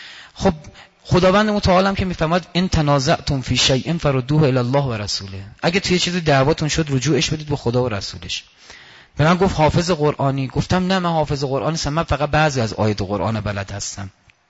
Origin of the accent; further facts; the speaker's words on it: Iran; گفتم نه من ایرانیم. بعد گفت که سنی؟ گفتم نه شیعم.